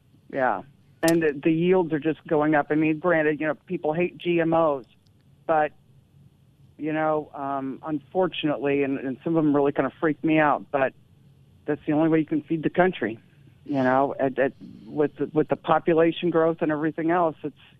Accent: Storm Lake, Iowa, United States; I grew up in near Storm Lake, which is northwest Iowa, Buena Vista County

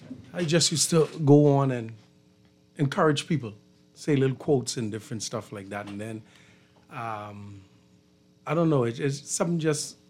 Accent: Black Point, Exuma, Bahamas; I'm from Great Guanakee, but we call it Black Point Exuma.

